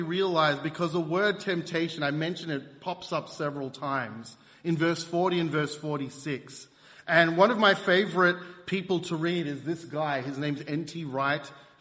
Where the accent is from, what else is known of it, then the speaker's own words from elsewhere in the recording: Seychelles; Okay, we're from the Seychelles. It's this tropical islands in the middle of the Indian Ocean.